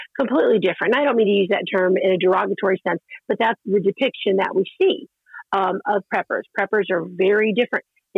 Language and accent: English; the South, United States; I grew up in the South, so I was, you know, used to needing to prepare for a hurricane, and my father was in the military.